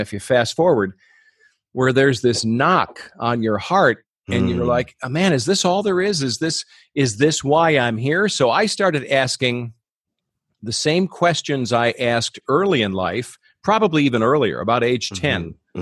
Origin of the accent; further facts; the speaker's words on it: Chicago, Illinois, United States; now in Detroit, United States; I grew up in Chicago, inner city Chicago. So even though I've been in Detroit most of my professional life, I grew up as a kid in Chicago.